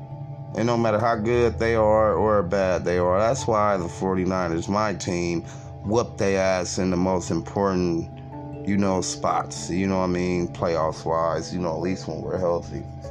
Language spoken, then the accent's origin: English; Sacramento, California, United States; I grew up in the heart of the hood, you feel me? Strawberry Manors, Del Paso Heights. I'm from Sacramento, California.